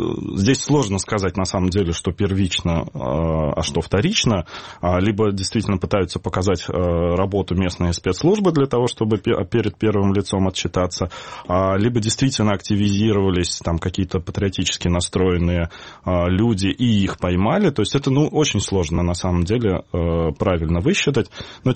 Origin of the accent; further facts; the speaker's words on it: Kyiv, Ukraine; То есть я из Киева, а коллеги из Крыма.